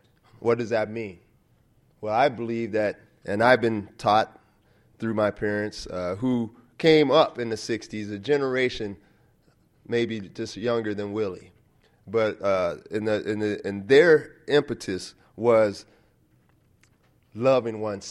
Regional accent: St. Louis, Missouri, United States; born there; As a young man, I was born in St. Louis, actually, 1968.

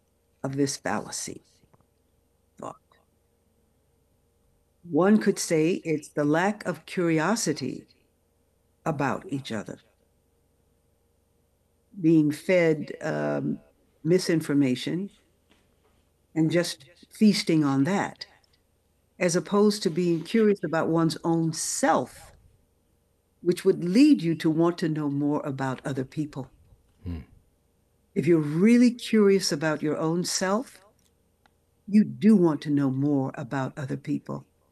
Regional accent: Houston, Texas, United States; I grew up in Houston, Texas. My father was a dentist.

